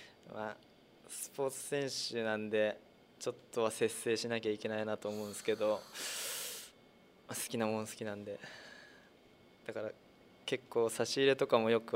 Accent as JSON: {"language": "Japanese", "region": "Okinawa", "country": "Japan", "lives_now": "Kumamoto, Japan", "said": "自分としてはまあ沖縄から来てるんで暑さには負けれないなっていうふうに思ってるんで"}